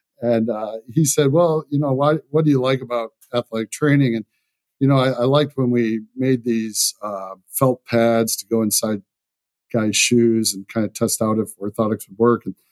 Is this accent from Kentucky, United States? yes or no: no; Detroit, Michigan, United States; because I was from the Metro Detroit area